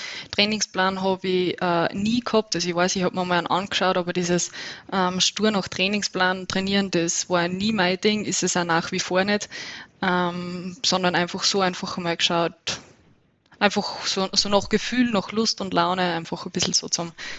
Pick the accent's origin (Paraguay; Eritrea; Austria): Austria; Upper Austria; now in Innsbruck, Austria; dass ich nur Wahl-Innsbruckerin bin. Genau, und ursprünglich aber aus Oberösterreich, also aus einer ganz flachen Gegend eigentlich komme.